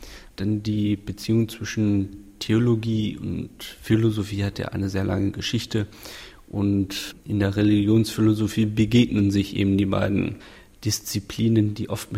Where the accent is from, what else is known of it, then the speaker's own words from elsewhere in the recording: Essen, North Rhine-Westphalia, Germany; ich komme aus dem Bistum Essen, dem tiefsten Ruhrgebiet.